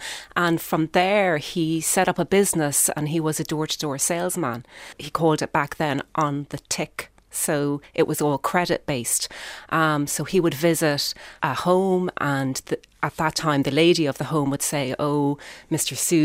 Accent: Ireland; but my parents made a really, really great effort that we grew up being Irish, not Indian. So at home, my mother would speak Hindi to us.

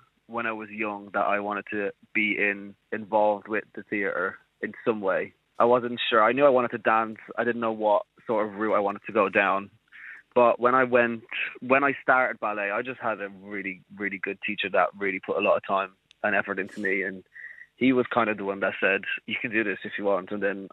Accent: Dublin, Leinster, Ireland; I grew up in Lucan in Dublin.

